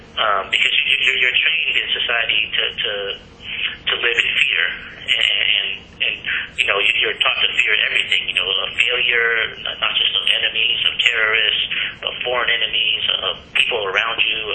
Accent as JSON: {"language": "English", "country": "United States", "tie": "born or raised there", "said": "You know, whereas when I grew up in America, I noticed a lot of people"}